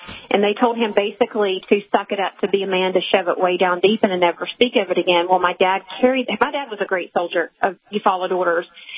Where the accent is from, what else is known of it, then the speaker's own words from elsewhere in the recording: Murfreesboro, Tennessee, United States; Murfreesboro, Tennessee, just south of Nashville.